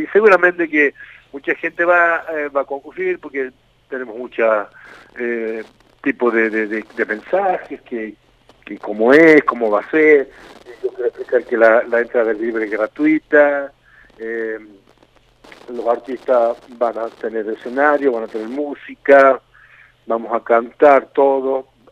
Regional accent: La Rioja, Argentina; now in Catamarca, Argentina; porque soy riojano, pero agradecido de haberme podido hacerme parte de la provincia de ustedes

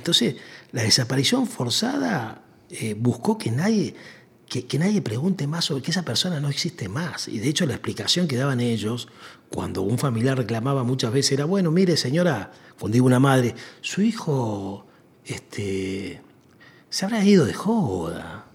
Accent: Córdoba, Argentina; now in Buenos Aires, Argentina; soy cordobés, por más que hace muchos años ya vivo acá y ya la tonada me queda poco.

